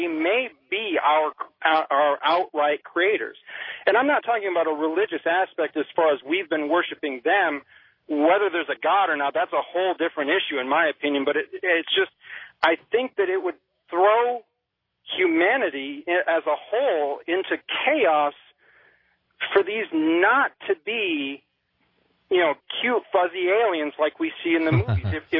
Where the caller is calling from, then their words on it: Carrollton, Georgia, United States; I'm calling from Carrollton, Georgia.